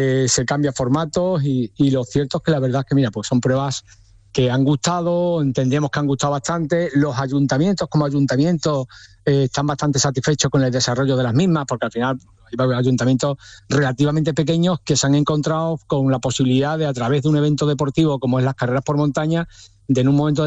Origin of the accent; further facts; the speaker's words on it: Villanueva de los Castillejos, Andalusia, Spain; viniendo de Villanueva de los Castillejos, como soy de Villanueva de los Castillejos